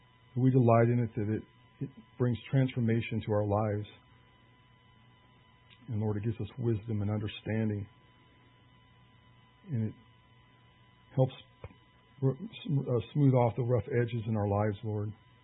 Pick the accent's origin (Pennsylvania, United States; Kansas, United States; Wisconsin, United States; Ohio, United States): Kansas, United States; now in Nebraska, United States; That's one thing I really noticed when I came from Kansas to Nebraska.